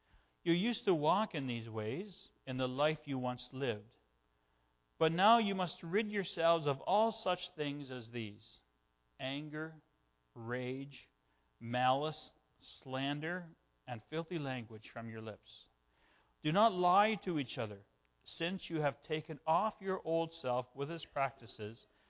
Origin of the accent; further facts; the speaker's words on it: Brampton, Ontario, Canada; born there; you would discover, did you know this, that I was born in Brampton, Ontario?